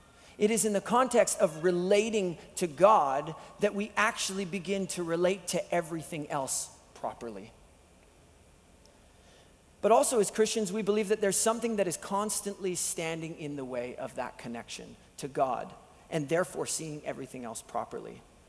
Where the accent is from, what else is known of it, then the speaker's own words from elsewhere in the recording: Picture Butte, Alberta, Canada; I was from Picture Butte, so we were rival towns.